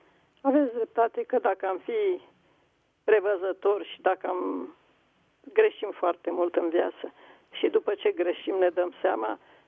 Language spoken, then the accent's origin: Romanian; Bucharest, Romania; eu sunt din București.